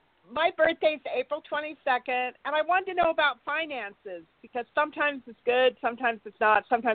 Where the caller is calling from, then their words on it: Santa Barbara, California, United States; Santa Barbara, California.